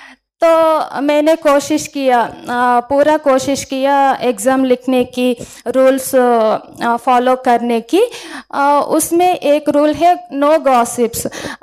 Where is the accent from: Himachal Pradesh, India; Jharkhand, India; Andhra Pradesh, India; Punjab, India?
Andhra Pradesh, India; Hindi is a second language; मैं आंध्र से हूँ, मुझे हिंदी में बोलना थोड़ा मुश्किल है लेकिन बोलती हूँ.